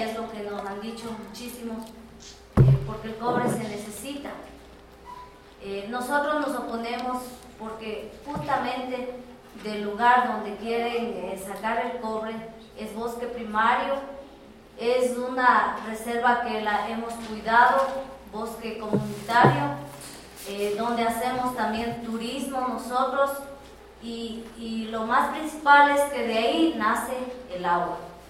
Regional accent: Cotacachi, Imbabura, Ecuador; Vengo de la zona de Inta, del cantón Cotacachi, provincia de Imbabura.

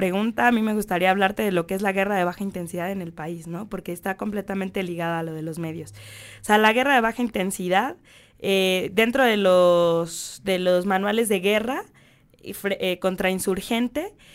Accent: Mexico; porque nos enseña como pueblo mexicano que no necesitamos al mandón

